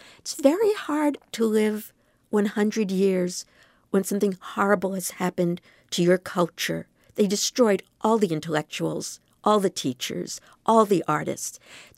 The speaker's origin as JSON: {"language": "English", "town": "Providence", "region": "Rhode Island", "country": "United States", "said": "Honestly, because I was from Providence"}